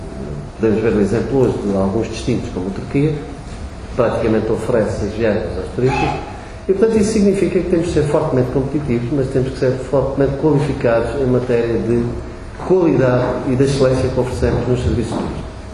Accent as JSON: {"language": "Portuguese", "region": "Alentejo", "country": "Portugal", "said": "E nós que somos alentejanos sentimos-nos com certeza orgulhosos dessa imagem."}